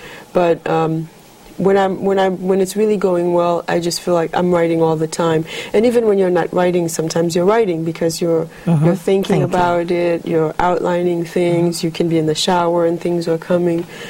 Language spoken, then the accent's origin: English; Haiti; growing up in Haiti